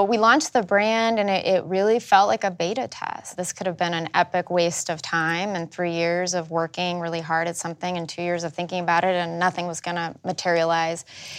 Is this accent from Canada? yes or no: no; Mexico; Growing up in Mexico, we would come to the United States once a year to go on a shopping trip to Target